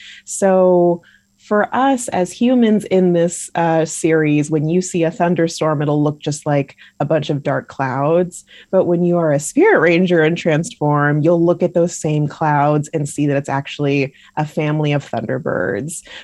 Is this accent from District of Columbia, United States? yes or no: no; California, United States; as a Californian, I'm very lucky to have gone to all of our national parks that are so beautiful.